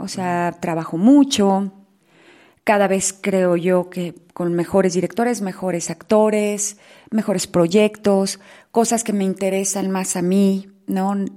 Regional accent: Mexico; como que somos mexicanos

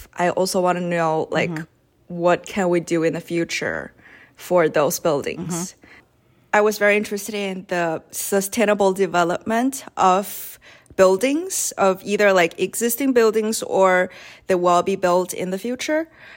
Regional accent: Beijing, China; I grew up in China, Beijing. It's a very historic city, and I grew up in historic neighborhoods.

